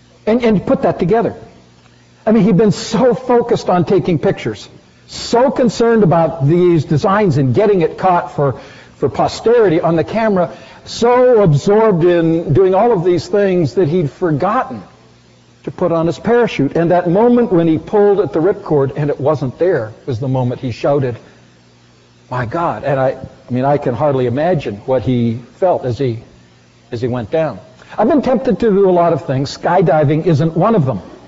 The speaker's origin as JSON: {"language": "English", "town": "Vancouver", "region": "British Columbia", "country": "Canada", "tie": "born or raised there", "said": "I had the privilege this week of being up in Vancouver, which is my hometown"}